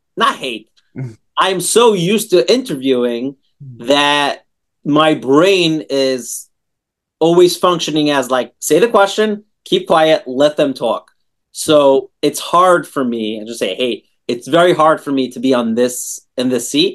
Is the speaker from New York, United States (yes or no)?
yes; Brooklyn, New York, United States; And I grew up in Brooklyn in Flatbush.